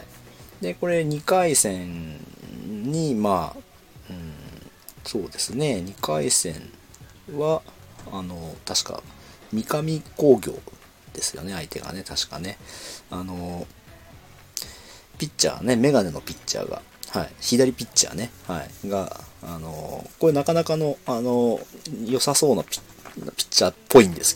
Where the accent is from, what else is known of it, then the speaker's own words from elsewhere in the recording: Tokyo, Japan; これ、東京都、僕は東京都の出身 なので、80年代はですね、そうでしたよ。